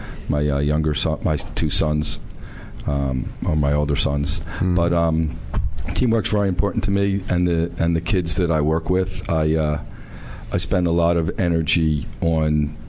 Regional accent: Pennsylvania, United States; From Ballykinwood, Pennsylvania.

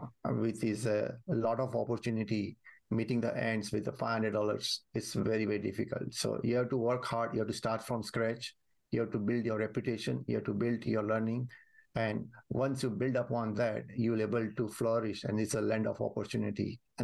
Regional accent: Mumbai, Maharashtra, India; I'm from Mumbai, India, and I'm the youngest of the four siblings.

